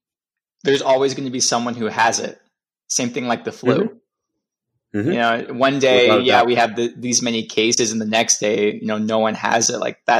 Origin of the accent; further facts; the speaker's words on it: California, United States; I'm from California. Like, California is like going crazy right now